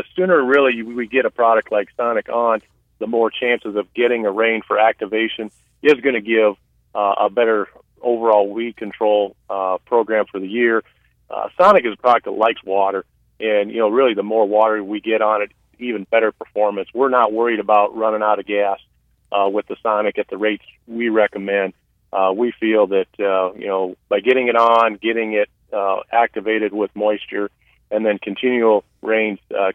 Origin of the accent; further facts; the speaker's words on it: Iowa, United States; I can't speak to exactly the rate, since I'm from Iowa, what you may be using in North Dakota